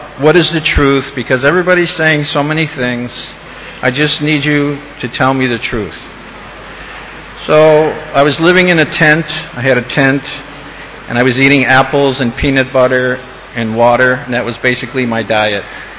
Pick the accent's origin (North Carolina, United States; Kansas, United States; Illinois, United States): Illinois, United States; Chicago; born there; I'm an Italian. My body is Italian. I was born in Chicago. So we're all Catholics.